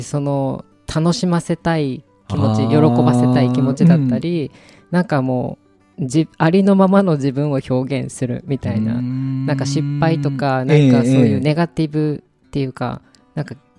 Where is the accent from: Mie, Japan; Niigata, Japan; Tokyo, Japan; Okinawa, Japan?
Okinawa, Japan; やっぱ沖縄から来たからっていうので、